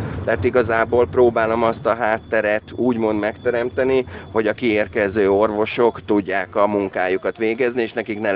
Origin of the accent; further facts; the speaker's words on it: Hungary; tudjuk megmutatni azt, hogy magyarok vagyunk